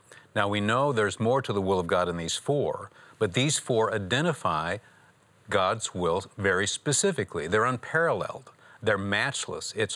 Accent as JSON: {"language": "English", "region": "Michigan", "country": "United States", "said": "Well, Michigan shoes. I was just playing on your Texas boots. I'm from Michigan."}